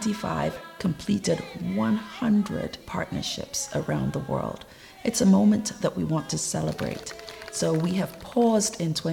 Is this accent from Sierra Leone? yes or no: yes; Sierra Leone; also born or lived in Edmonton, California, United States; now in Canada; I was born in Edmonton, Alberta, and my father had been an international student there, and I did my whole high school education in Sierra Leone. And then I returned to Canada for university, and I've spent my whole adult life here.